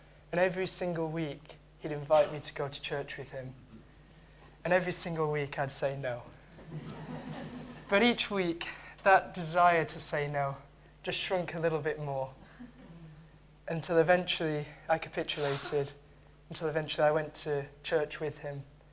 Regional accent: Bolton, North West England, United Kingdom; I'm from Bolton.

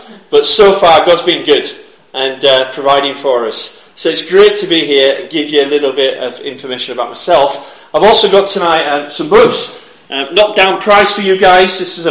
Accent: Bradford, Yorkshire and the Humber, United Kingdom; I'm from Bradford, as you've already heard.

